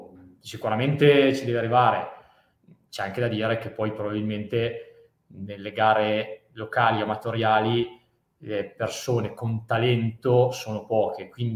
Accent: Lodi, Lombardy, Italy; gli ho detto ma guarda che io sono di Lodi

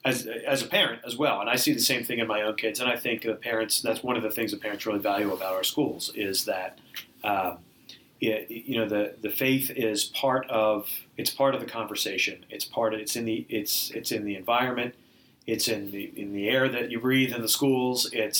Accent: Haddon Heights, New Jersey, United States; I did. Yeah, I grew up in Haddon Heights. I'm a proud graduate of, as you mentioned, St. Rose of Lima in Haddon Heights and Paul VI.

